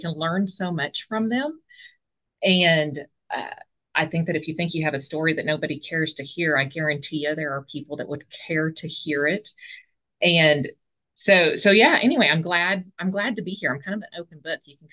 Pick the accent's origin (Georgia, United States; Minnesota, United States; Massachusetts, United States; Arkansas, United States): Arkansas, United States; Like you already mentioned, I'm from Arkansas, live in Hot Springs, Arkansas.